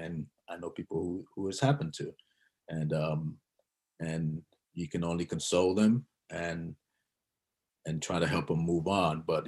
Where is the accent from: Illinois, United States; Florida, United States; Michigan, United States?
Florida, United States; Miami; By the way, you were down in Miami, my hometown, right?